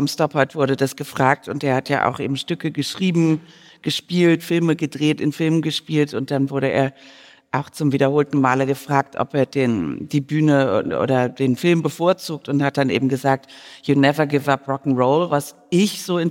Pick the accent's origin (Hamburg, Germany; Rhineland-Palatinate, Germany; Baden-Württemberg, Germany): Rhineland-Palatinate, Germany; Mainz; born there; weil ich bin in Mainz geboren am 7. September